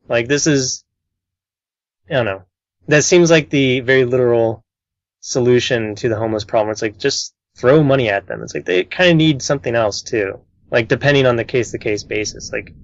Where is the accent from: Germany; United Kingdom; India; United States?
United States; Dayton, Ohio; we're both from Dayton. We know the wide range of homeless people that there are.